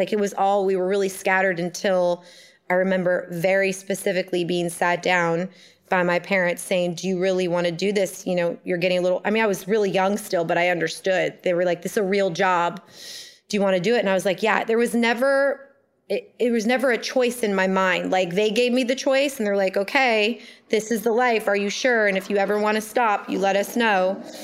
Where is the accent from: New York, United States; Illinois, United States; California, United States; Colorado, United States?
California, United States; Ojai; born there; I was born in Ojai, California.